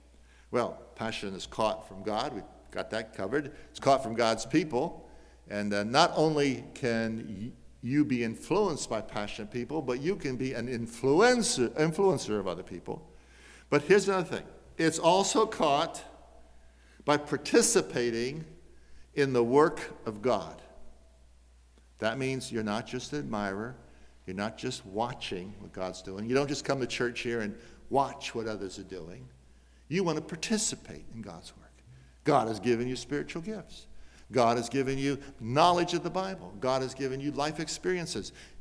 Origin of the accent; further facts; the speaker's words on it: United States; Because as an American youth worker, I knew you could not have a conference without a bonfire.